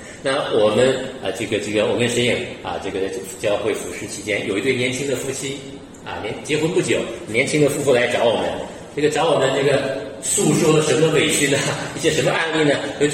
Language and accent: Chinese; China; 其实不是，我们中国人听到这些，我们会有一个很不好的联想